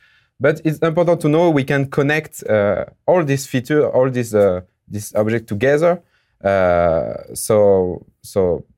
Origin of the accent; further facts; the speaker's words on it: France; English is a second language; now in Montreal, Canada; As you can hear with my beautiful accent, I'm from France, but living now in Canada, in Montreal, since 4 years.